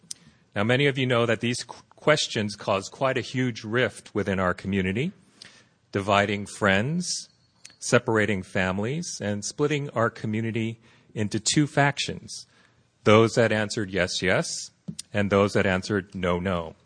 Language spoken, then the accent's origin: English; California, United States; And from my home state of California